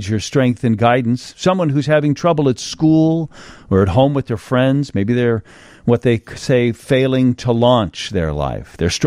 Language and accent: English; Chicago, Illinois, United States; now in Island Lake, United States; John, I grew up in Chicago and have lived in the suburbs for years.